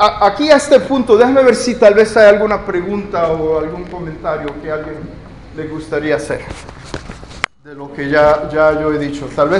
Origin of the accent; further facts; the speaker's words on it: La Vega, Cibao, Dominican Republic; also born or lived in Puerto Rico / Mexico; Yo nací en la República Dominicana, yo soy de La Vega, soy cibaeño, y viví en Puerto Rico y viví en México.